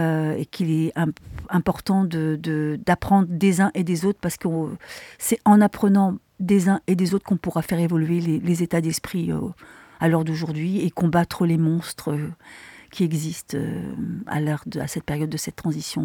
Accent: France; nous avons aussi nous-mêmes des racines à honorer en tant que Française.

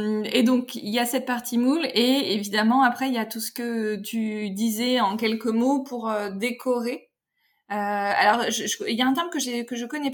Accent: Grenoble, Auvergne-Rhône-Alpes, France; Bon, parce que moi je suis grenobloise

